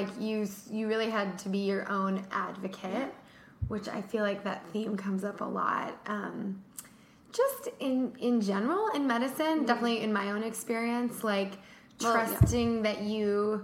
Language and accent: English; Malibu, California, United States; I grew up in Malibu